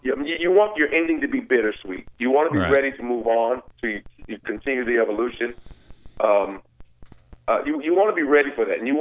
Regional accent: Indianapolis, Indiana, United States; Which is my hometown.

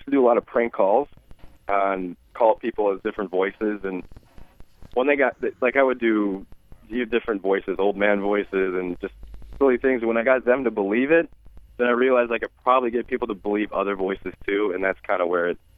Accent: Boston, Massachusetts, United States; So great to be on the show. I'm from Boston. Where you guys from?

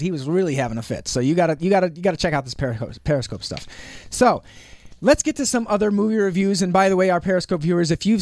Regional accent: Kazakhstan; English is a second language; I am from Kazakhstan.

